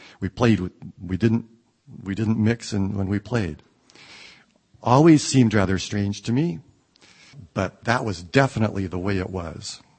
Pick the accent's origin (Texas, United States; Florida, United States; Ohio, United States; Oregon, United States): Oregon, United States; Staten; I grew up in Staten, Oregon. That's where I was born. That's where I lived for the first 7 years of my life.